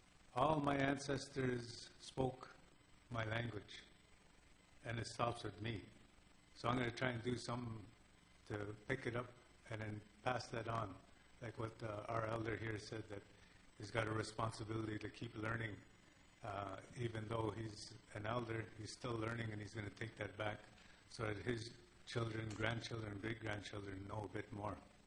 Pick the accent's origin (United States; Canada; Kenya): Canada; Manitoulin Island, Ontario; Myself, I'm from Manitoulin Island, and the reserve I'm from is called Mchiging. And my clan is the Rough Gross, Bine, we say. So I tried to learn to speak our language.